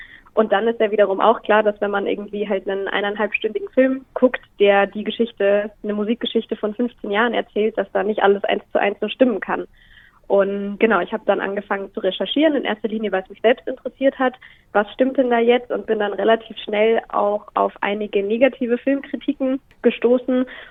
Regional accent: Munich, Bavaria, Germany; moved away as an adult; now in Hannover, Germany; gebürtig aus München, habe da auch meinen Bachelor gemacht, bin dann aber für den Master nach Hannover gekommen

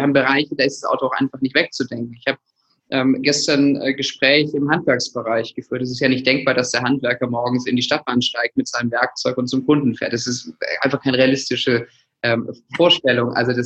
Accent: Stuttgart, Baden-Württemberg, Germany; ich bin im Stuttgarter Westen aufgewachsen, ist eine der dicht besiedelsten Stadtbezirke, nicht nur in Stuttgart, sondern in ganz Deutschland und Europa

